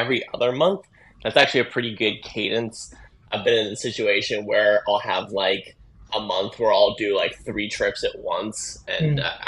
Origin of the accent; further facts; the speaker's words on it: California, United States; I grew up and lived in the Bay Area for a very long time